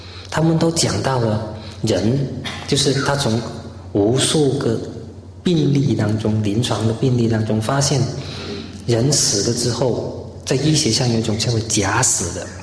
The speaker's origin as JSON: {"language": "Chinese", "country": "China", "said": "在我们中国人、我们华人的心目中，往往我们会认为经典是很浅显易懂的"}